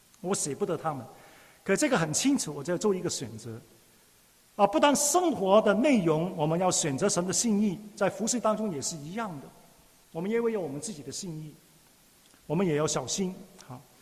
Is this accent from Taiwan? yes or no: no; Hong Kong; Chinese is a second language; 很多人也知道我是香港出生，香港长大。在我过去牧会当中，哈、啊，我从来没有用普通话讲道的，我也没有学过讲普通话的。